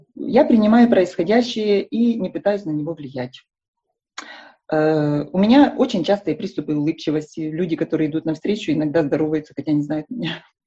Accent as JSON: {"language": "Russian", "region": "Kyiv", "country": "Ukraine", "said": "Я из Украины, город Киев."}